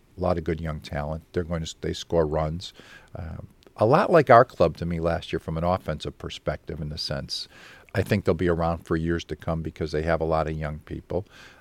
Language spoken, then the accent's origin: English; Chicago, Illinois, United States; You may have a free evening when I'm from Chicago.